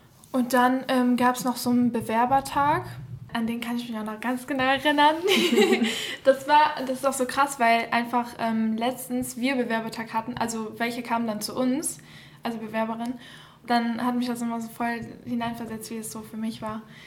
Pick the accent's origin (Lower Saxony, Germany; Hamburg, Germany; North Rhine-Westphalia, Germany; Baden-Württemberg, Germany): North Rhine-Westphalia, Germany; Gummersbach; ich bin 20 Jahre alt und ich komme hier nicht aus dem Ruhrgebiet, ich komme aus der Nähe von Köln, Gommersbach so die Nähe.